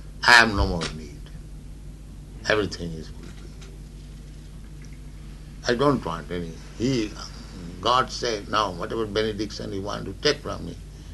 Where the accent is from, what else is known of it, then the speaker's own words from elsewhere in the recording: India; You see, especially we are Indian, it is advertised that we are poverty stricken. All over the world, this is advertised. Wherever I go, they say, oh, you're coming from India.